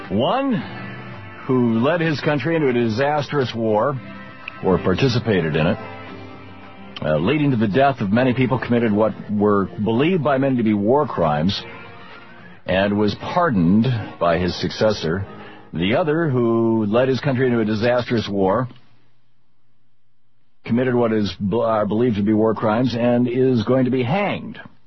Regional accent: Grand Rapids, Michigan, United States; the Grand Rapids area in Michigan, where I was born. I grew up in Michigan.

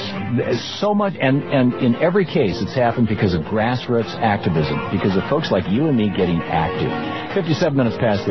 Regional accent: Michigan, United States; also born or lived in New Hampshire; Growing up in Michigan and having lived on farms a couple of different times in my life or in rural areas

